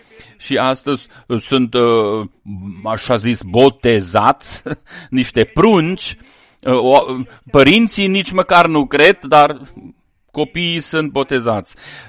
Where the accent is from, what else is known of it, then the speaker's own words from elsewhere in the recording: France; Romanian is a second language; Sunt un francez, sunt un catolic și sunt și ateist.